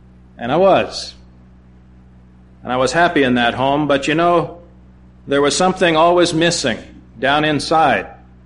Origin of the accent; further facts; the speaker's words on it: Slidell, Louisiana, United States; I'm from Slidell, Louisiana.